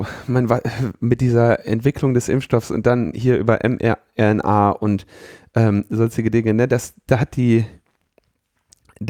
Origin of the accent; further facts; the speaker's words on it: Switzerland; Bei uns in der Schweiz gibt es ein zentrales Bundesamt für Informationstechnik